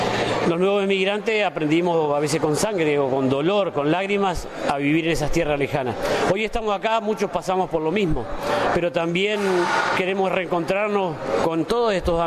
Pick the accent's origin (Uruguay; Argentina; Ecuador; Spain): Uruguay; el agradecimiento y la identidad de sentirse con dos países, eso no me lo va a quitar nadie. Y me siento realmente uruguayo